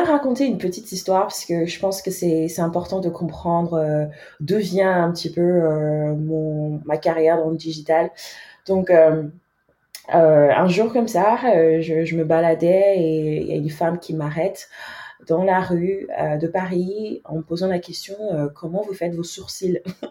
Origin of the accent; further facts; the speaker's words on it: Nigeria; French is a second language; now in France; c'est le fait que je viens du Nigeria, je parlais pas français quand je suis arrivée en France, mais je me suis créée une voix ici.